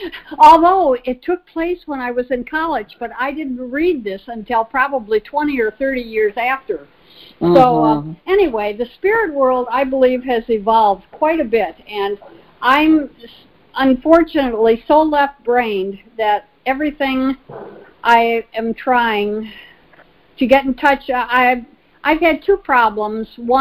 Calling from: Manhattan Beach, California, United States; Oh, I'm calling from Manhattan Beach, California.

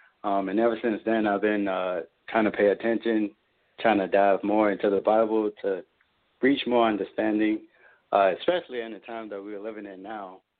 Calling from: Newport News, Virginia, United States; I'm from Newport News, Virginia.

